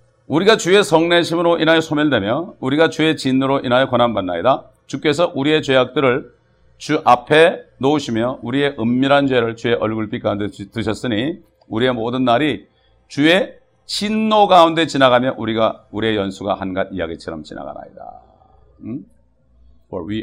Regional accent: South Korea; 아, 그래도 우리는 한국 사람인데, I just may think, oh, still we're Korean. Even though we're citizens, we're Korean.

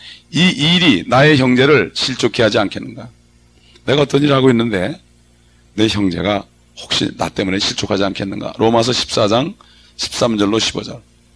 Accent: South Korea; 우리 같은 경우는 한국 사람으로서 또 특별히 그거 지킬 게 있잖아요.

